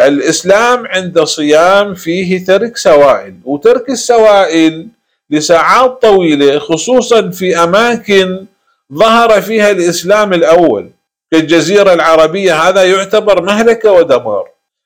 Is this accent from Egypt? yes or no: no; Iraq; وهذه عندنا بالعراق وغير العراق الكثير من الناس مصابين بهذا الضرر